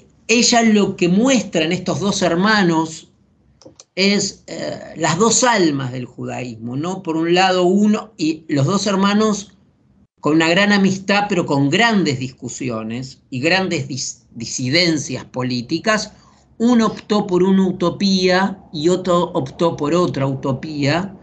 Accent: Spain; para nosotros como lectores españoles del español es un lenguaje quizás que va fácil

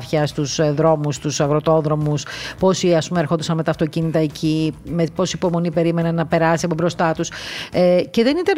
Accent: Greece; επειδή είμαι από Ελλάδα.

